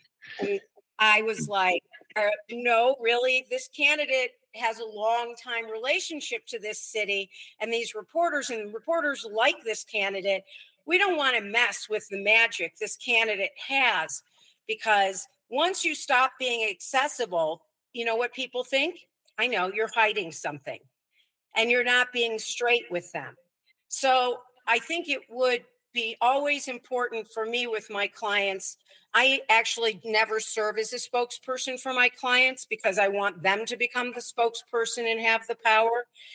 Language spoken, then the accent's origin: English; Chicago, Illinois, United States; I love Chicago. I grew up in Chicago.